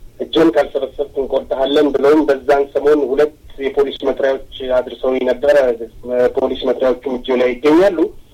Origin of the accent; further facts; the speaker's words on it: Addis Ababa, Ethiopia; አዲስ አበባ ተወልጄ ያደግኩ ኢትዮጵያዊ ነኝ። እንግዲህ ወደ ቤተሰቦቼ ከመጣሁኝ እናትና አባቴ ከትግራይ ብሔር የወጡ ኢትዮጵያውያን ናቸው።